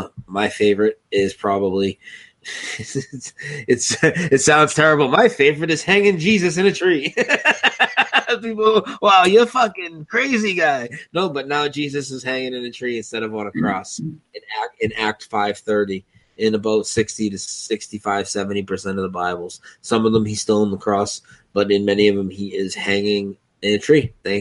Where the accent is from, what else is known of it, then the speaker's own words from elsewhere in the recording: Massachusetts, United States; I mean, I'm not even from New York. I'm from near Boston.